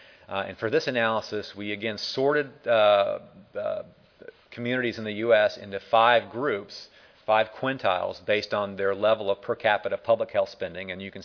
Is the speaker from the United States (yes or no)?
yes; Arkansas, United States; I know that I'm from Arkansas.